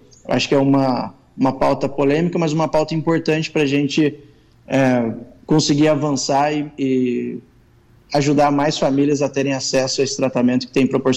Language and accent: Portuguese; Taubaté, São Paulo, Brazil; also born or lived in Tremembé / São José dos Campos; Eu brinco que eu sou um vale paraibano, porque é difícil explicar. Eu nasci em Tremembé, morei quase a infância toda em Taubaté, morei em São José há 10 anos, sou casado com uma caçapavense, então é mais fácil falar que eu sou vale paraibano.